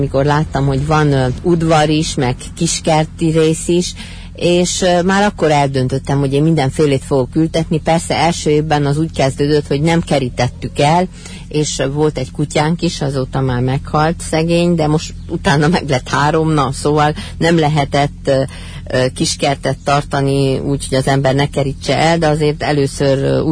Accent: Sălaj, Romania; amikor kicsi voltam, falun nevelkedtem Szilágyságba

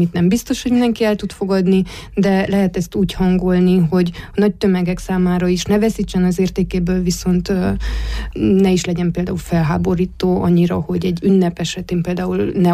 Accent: Târgu Mureș, Mureș County, Romania; Hát innen Marosvásárhelyről. Innen vagyunk ennyien

